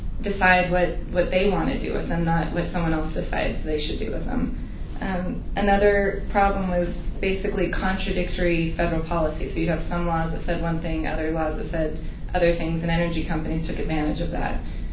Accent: Billings, Montana, United States; So anyway, I am from Billings, Montana. I have a fourth generation Montanan, and I'm also a rancher.

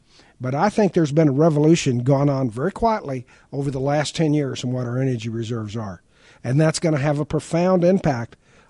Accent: Texas, United States; But here in Texas, we have the Bartlett Shale. We have the Eagle Ford. I was born and raised on the Permian Basin.

